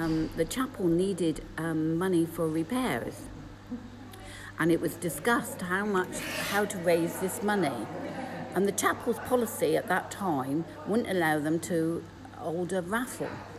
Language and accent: English; Pool, South West England, United Kingdom; I was born in Poole, which is in between Camborne and Redruth. And there I was born at Pumpfield Row, which is right in the middle of Poole.